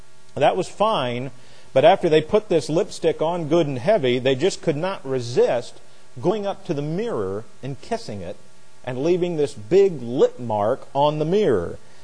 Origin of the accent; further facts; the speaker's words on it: Jefferson, United States; You often hear me talk about Jefferson, my hometown, and how small it really is.